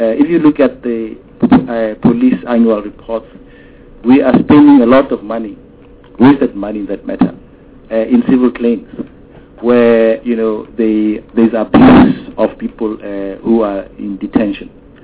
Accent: South Africa; you can imagine what this means to you as a South African with rights. Most of our taxis do not cater for people with disabilities.

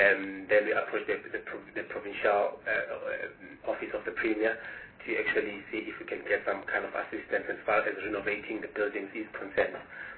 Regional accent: Pietermaritzburg, KwaZulu-Natal, South Africa; I'm from KwaZulu-Natal. So we are from Pietermaritzburg in KwaZulu-Natal, and that's where we currently based.

